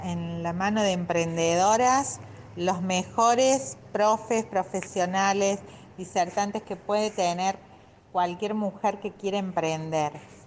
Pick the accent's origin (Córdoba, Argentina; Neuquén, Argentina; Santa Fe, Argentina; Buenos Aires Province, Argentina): Córdoba, Argentina; Villa María; soy de Villa María